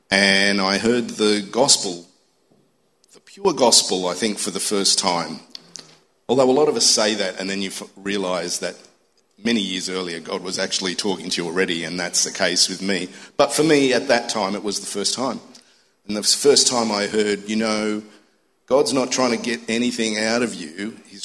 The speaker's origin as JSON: {"language": "English", "country": "Australia", "tie": "born or raised there", "also_born_or_lived": "Messina, Italy", "first_language": "Italian", "said": "So I was born in Messina in Sicily. I was 4 years old and we came to Australia for a holiday."}